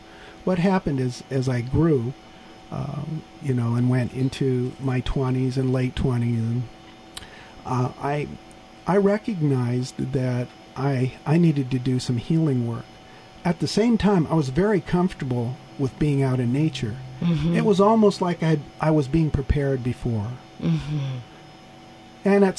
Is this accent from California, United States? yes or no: yes; Los Altos Hills, California, United States; I was raised in Los Altos Hills on the orchards.